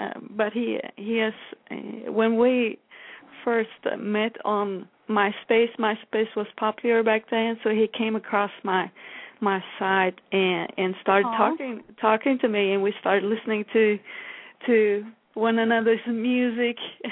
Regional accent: Sweden; English is a second language; I was brought up, I'm from Sweden originally. You might hear that I have a little accent.

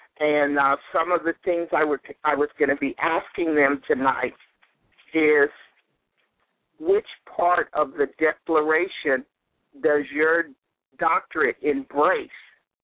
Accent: Compton, California, United States; But I was a child from Compton, California. I was to be the first college graduate in my family.

